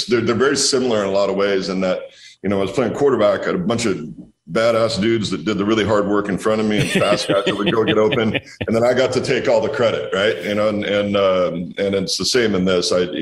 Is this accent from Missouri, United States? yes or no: no; Walla Walla, Washington, United States; No, we're out here making wine in my hometown in Walla Walla.